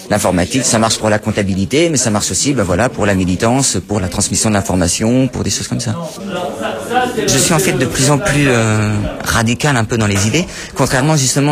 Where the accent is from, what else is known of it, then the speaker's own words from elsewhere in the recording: Paris, Île-de-France, France; Je viens de Paris, je suis bénévole à Greenpeace depuis quelques années.